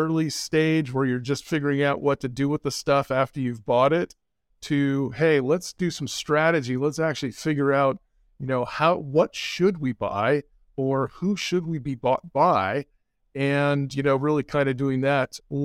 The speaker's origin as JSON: {"language": "English", "town": "China Lake", "region": "California", "country": "United States", "tie": "born or raised there", "said": "I was born in Northern California, but raised in Southern California out in the desert near a naval weapons test station."}